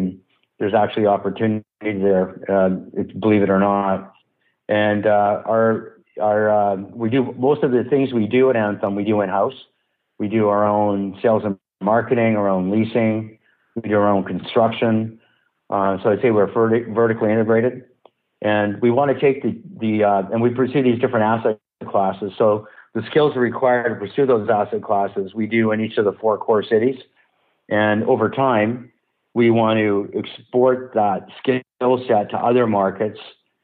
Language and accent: English; North Vancouver, British Columbia, Canada; I grew up in North Van, so I'm a local guy. I've been here my whole life in this city, and I had a nice middle class upbringing.